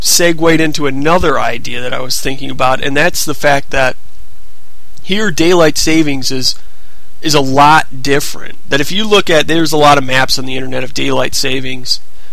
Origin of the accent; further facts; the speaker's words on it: Michigan, United States; In that, in Detroit, I went to school about an hour and a half from where I lived, my hometown